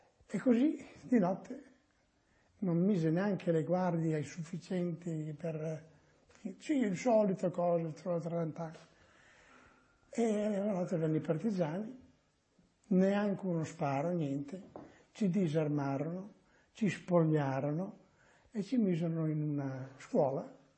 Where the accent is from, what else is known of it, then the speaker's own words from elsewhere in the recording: Casalecchio di Reno, Emilia-Romagna, Italy; a Casalecchio di Reno. E ho vissuto sempre a Casalecchio di Reno.